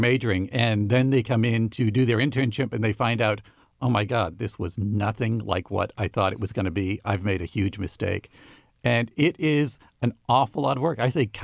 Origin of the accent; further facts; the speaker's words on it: St. Louis, Missouri, United States; I grew up in St. Louis. I worked in St. Louis. And my first job was at a TV station in Wichita, Kansas.